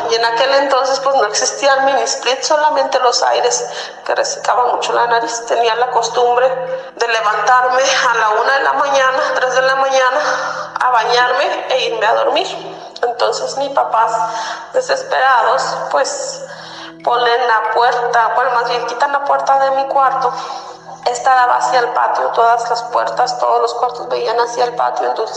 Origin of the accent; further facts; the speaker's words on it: Gómez Palacio, Durango, Mexico; now in Torreón, Mexico; yo soy oriunda de Gómez Palacio, Durango. Vivo ahora aquí en Torreón, pegadito a Gómez Palacio Durango.